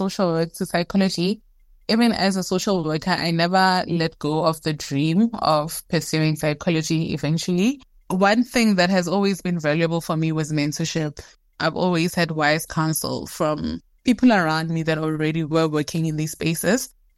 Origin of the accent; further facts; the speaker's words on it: Atteridgeville, Gauteng, South Africa; I'm from Atteridgeville, a township in Pretoria. I grew up with my siblings. I have three siblings. I'm second of four. We are two girls and two boys, and both parents.